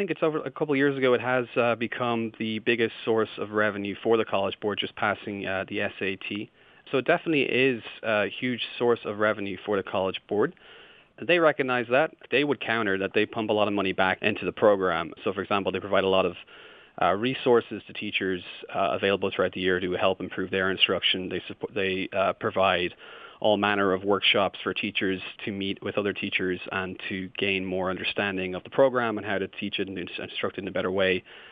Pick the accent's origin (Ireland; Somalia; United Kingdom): Ireland; now in United States; I'm not actually from the United States. I didn't grow up with AP. I actually grew up in Ireland.